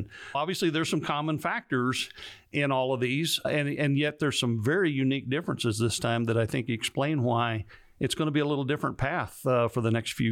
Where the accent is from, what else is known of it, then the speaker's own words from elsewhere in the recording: Montana, United States; the Highlands of Scotland remind me a great deal of where I grew up in Montana.